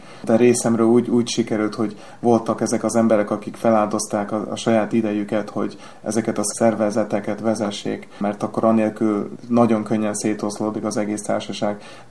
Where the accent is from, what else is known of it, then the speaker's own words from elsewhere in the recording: New Jersey, United States; Ahol én nőttem fel New Jersey-ben, ott is volt hasonló cserkész csapat, magyar iskola, meg néptánc csoportok.